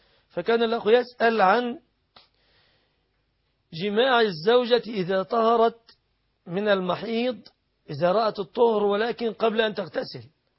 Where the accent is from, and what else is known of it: Egypt